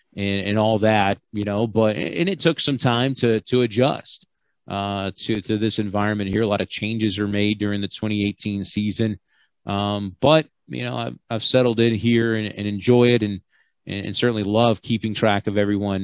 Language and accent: English; Jackson, Tennessee, United States; that was for my hometown team in Jackson, Tennessee.